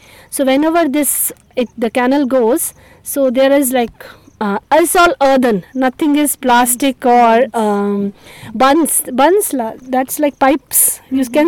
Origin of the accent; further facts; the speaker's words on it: Bhopal, Madhya Pradesh, India; So I am born and brought up in Bhopal, that's in Madhya Pradesh.